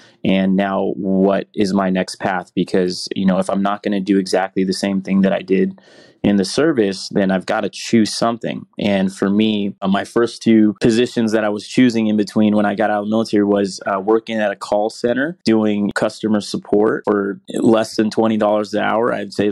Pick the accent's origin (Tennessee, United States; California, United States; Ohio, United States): California, United States; San Diego; from San Diego, California, and that's where CCS Global Tech is headquartered. Glad to be back in my hometown.